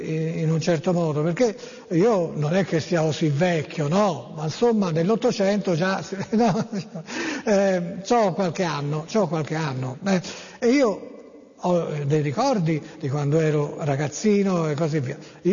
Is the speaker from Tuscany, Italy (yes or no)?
yes; Florence, Tuscany, Italy; da fiorentina verace per discendenza, area linguistica, d'appartenenza, benché risieda in provincia